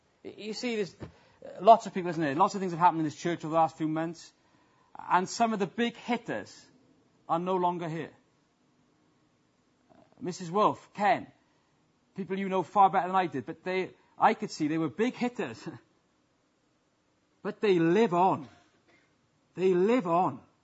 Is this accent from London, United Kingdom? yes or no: no; Wales, United Kingdom; as a Welshman, you might have guessed, I'm a proud Welshman.